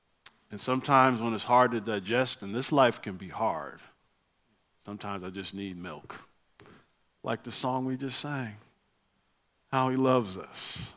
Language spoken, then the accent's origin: English; East Coast, United States; Now, growing up on the East Coast, bear with me, this is a long illustration, but I'm going somewhere with this.